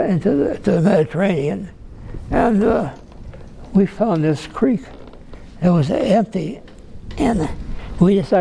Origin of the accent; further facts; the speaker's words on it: England, United Kingdom; Yeah, I'm English.